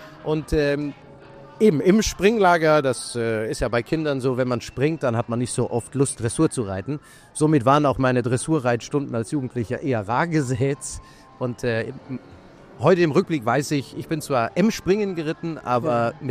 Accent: Luxembourg; first language Luxembourgish; German is a second language; Ich spreche Luxemburgisch, unsere Heimatsprache. Ja. Das ist in unserem Elternhaus, also wir sind seit vielen Generationen sind wir Luxemburger und da ist auch Luxemburgisch nach wie vor die Sprache. Deutsch und Französisch habe ich in der Grundschule gelernt und dann kam Englisch dazu

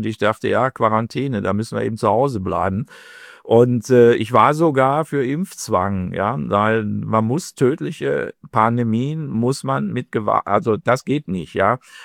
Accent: East Germany, Germany; born there; Und ich bin ja in der DDR geboren, da gab es die Mauer.

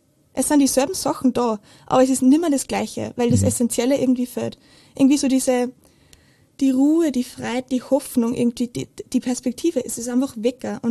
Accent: Steyr, Upper Austria, Austria; ich bin aus Steyr, ich bin 19 Jahre alt. Ich studiere derzeit Lehramt in Linz, Englisch und Geschichte. Genau, ich bin in Steyr aufgewachsen

